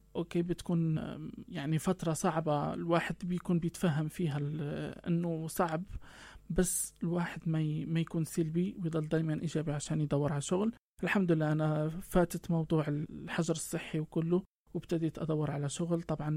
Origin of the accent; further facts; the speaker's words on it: Morocco; من المغرب.